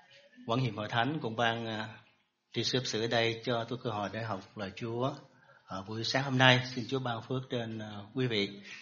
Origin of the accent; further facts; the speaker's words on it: Long An, Vietnam; Tôi sinh ra và lớn lên trong gia đình không có tin Chúa, thờ cũng ông bà mà thôi. Người gốc Long An và lớn lên thì tỉnh Long An, lớn lên ở Sài Gòn. Đến năm 1990 tôi ra Nha Trang để học trường Đại học Thủy sản Nha Trang